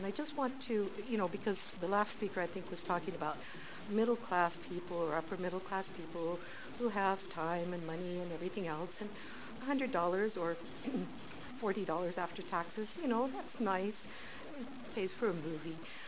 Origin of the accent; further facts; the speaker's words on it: United States; moved away as an adult; now in Canada; I first came to Canada with my husband in 1969, I'm from the U.S., but I am a Canadian now. this is my chosen country.